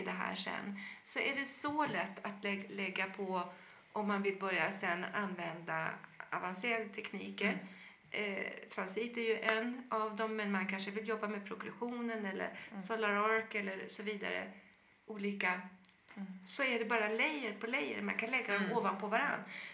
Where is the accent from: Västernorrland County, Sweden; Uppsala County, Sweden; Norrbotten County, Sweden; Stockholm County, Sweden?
Norrbotten County, Sweden; Kiruna; born there; för jag är född i Kiruna